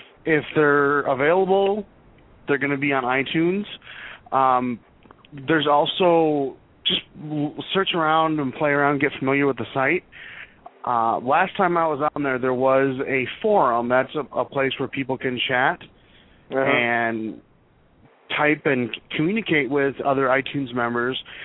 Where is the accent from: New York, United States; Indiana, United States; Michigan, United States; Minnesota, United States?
Minnesota, United States; No, I'm originally from Minnesota, and I'm a huge Vikings fan.